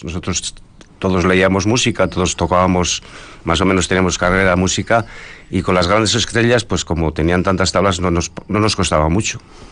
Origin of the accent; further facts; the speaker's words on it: Elciego, Basque Country, Spain; moved away; Yo empecé la música en mi pueblo, pero luego...